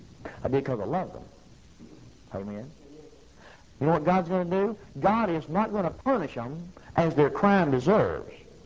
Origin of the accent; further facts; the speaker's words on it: United States; I'm American. I get my opinion.